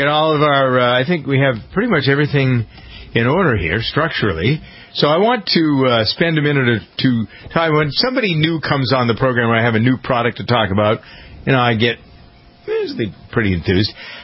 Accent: United States; Well, what do you expect? I am an American.

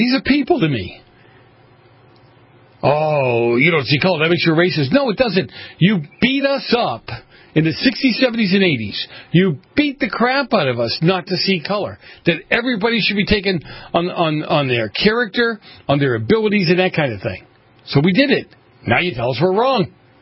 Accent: Boston, Massachusetts, United States; growing up in Boston in the 70s, in the north end of Boston. And you look at the people, a proud people, a hardworking people, but very poor people.

